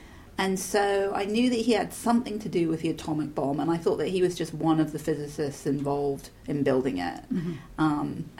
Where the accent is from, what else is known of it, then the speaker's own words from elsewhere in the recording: England, United Kingdom; now in United States; And because I grew up in England, he wasn't a household name. I felt when I came to the States